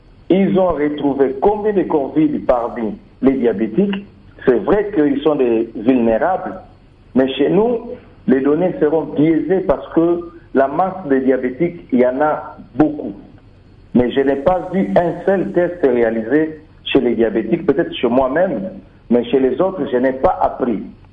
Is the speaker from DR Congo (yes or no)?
yes; DR Congo; chez nous, en RDC, on est en train de faire des copier-coller